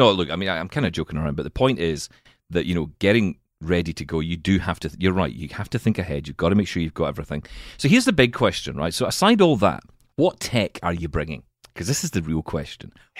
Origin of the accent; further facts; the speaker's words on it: Glasgow, Scotland, United Kingdom; But we're from Glasgow in Scotland, so we're not that scared of our lives.